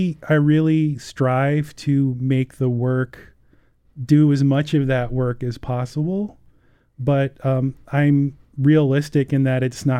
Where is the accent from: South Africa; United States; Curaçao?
United States; Chicago, Illinois; now in Madison, United States; So my immediate impression before I moved here, I grew up in Chicago, but weirdly had never been to Madison up until kind of like in the last few years.